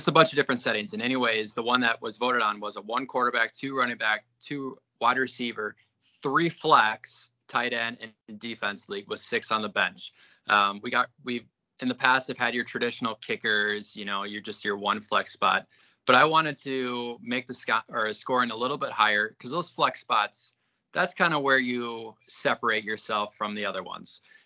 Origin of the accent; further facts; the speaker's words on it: Wisconsin, United States; I'm from Wisconsin. We have people from Georgia. We have people from Seattle playing this, just all over.